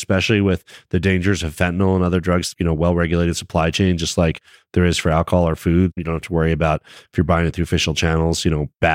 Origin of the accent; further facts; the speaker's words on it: Colorado, United States; As a Coloradan, I hope that we are the only state that does.